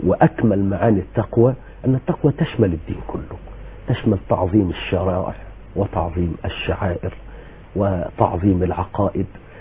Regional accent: Egypt; كما نقول نحن عندنا في مصر

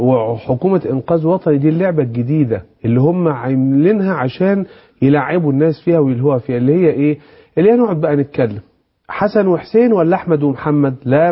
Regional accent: Egypt; انا وكمواطن مصري

